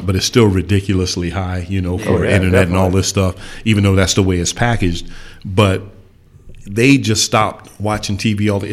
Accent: Philadelphia, Pennsylvania, United States; More so North area, Philly and Mount Airy, Germantown, G-Town, as we say.

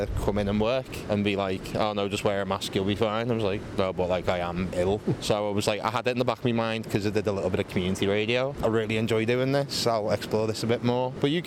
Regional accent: Liverpool, North West England, United Kingdom; now in Sunderland, United Kingdom; I'd say my favourite city in the world is my hometown. I will be the biggest advocate for Liverpool in the world, but I'm not there anymore. Sunderland's my new hometown, so now I'm the biggest advocate for Sunderland in the world.

